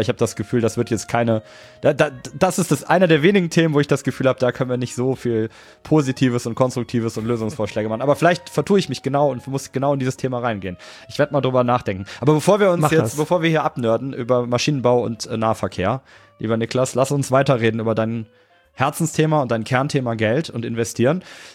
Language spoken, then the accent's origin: German; Cologne, North Rhine-Westphalia, Germany; weil ich da super geplagt bin als Kölner. Ich bin ursprünglich Kölner